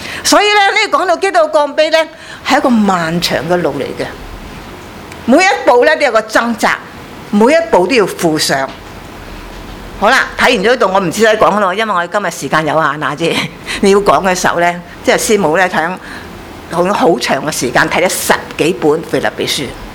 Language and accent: Cantonese; China; 我哋中国人咧有啲刑罚嘅好残忍嘅